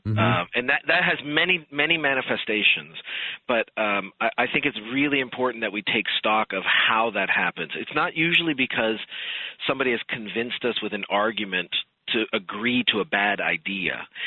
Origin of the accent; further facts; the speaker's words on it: Canada; now in United States; I'm a Canadian immigrant to this country.